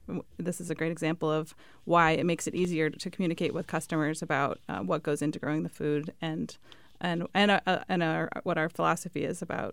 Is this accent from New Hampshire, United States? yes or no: yes; Sunapee, New Hampshire, United States; I grew up in Sunapee, and I've thought about, well, what if I'd gone back to Sunapee to farm?